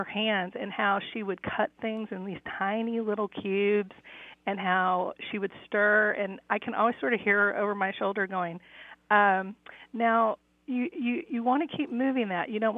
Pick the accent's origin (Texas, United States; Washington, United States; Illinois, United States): Texas, United States; Fort Worth; moved away; I moved away from Fort Worth, Texas in 1993. And when I would come home for visits, we would either go out for Tex-Mex to my favorite place in the Stockyards